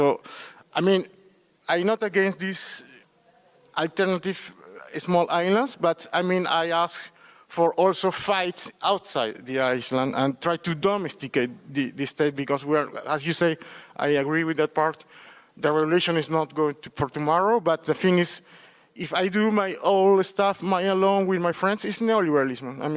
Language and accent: English; Peru; English is a second language; I come from Peru.